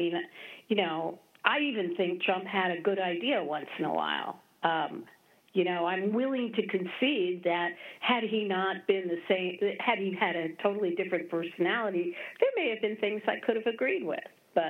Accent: Washington, District of Columbia, United States; now in Chicago, United States; I grew up in Washington, D.C. Probably a lot of your listeners already know that. Or probably, I don't know if they even care, but I've been in Chicago. I've been in Chicago now over 40 years.

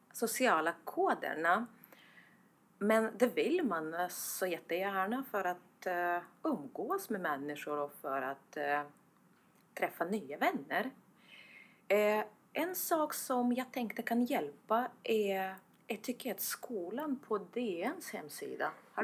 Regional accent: Estonia; Swedish is a second language; För att när jag kommer från Estland kan jag inte rekommendera så mycket till människor från Italien kanske.

